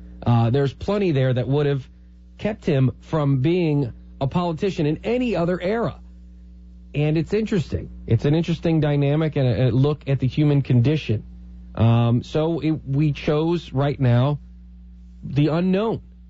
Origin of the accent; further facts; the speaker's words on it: United States; It doesn't change the fact that I'm an American.